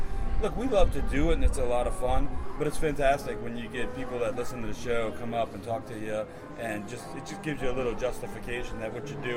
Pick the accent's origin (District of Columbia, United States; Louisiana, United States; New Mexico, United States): Louisiana, United States; New Orleans; Lisa's been here from Massachusetts, and we come from New Orleans.